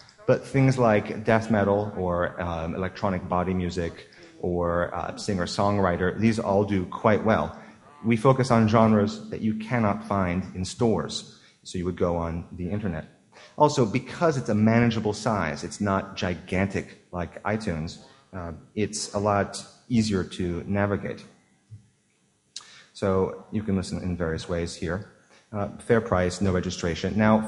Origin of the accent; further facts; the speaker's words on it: London, United Kingdom; This is my hometown. Southeast London